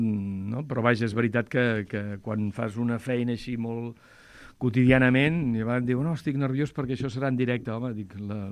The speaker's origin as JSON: {"language": "Catalan", "town": "Vila-seca", "region": "Catalonia", "country": "Spain", "tie": "born or raised there", "said": "quan era més jovenet, amb el grup de teatre del meu poble, de Vilaseca, el Tarragonès"}